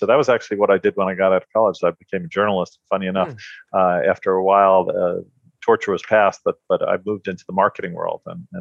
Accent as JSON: {"language": "English", "region": "New York", "country": "United States", "tie": "born or raised there", "said": "But I grew up on Long Island."}